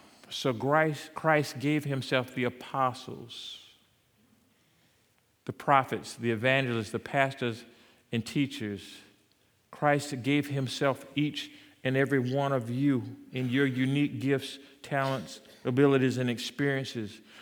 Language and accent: English; South Carolina, United States; accent: South Carolina; You might not like my South Carolina accent.